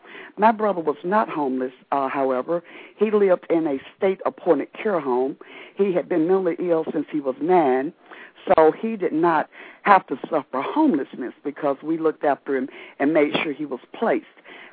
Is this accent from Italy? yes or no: no; Somerville, Tennessee, United States; now in Atlanta, United States; I was raised right outside of Memphis in Somerville, Tennessee. Most of my family still resides in Memphis. I have been living in the Atlanta, Georgia area for the last 20 years